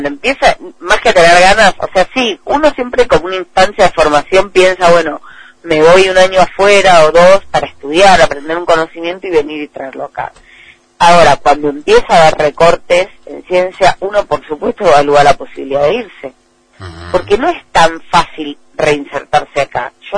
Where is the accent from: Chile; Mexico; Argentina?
Argentina; Todos crecimos acá en Argentina, queremos a nuestro país